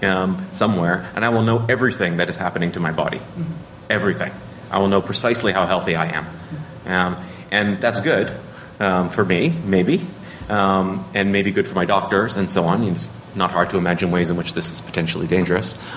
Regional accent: Canada; I'm a Canadian, and so we have, you know, we feel a little bit differently up north about regulation generally

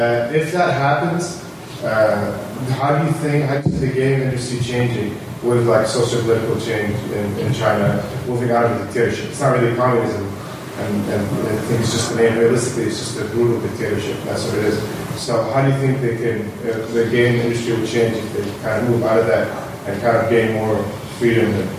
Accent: Egypt; I'm from Egypt.

